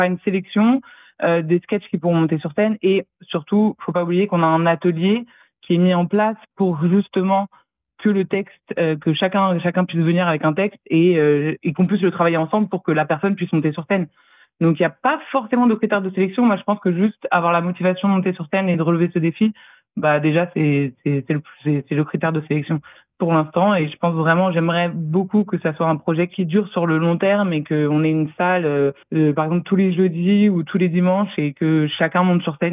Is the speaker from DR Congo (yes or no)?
no; France; now in Sydney, Australia; On est à Sydney, on est français